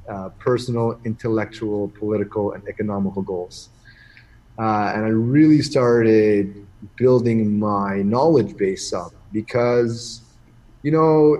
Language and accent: English; Ottawa, Ontario, Canada; also born or lived in British Columbia / Palm Beach; because I had never really left Ottawa. It's been my hometown, never really had an opportunity to go anywhere.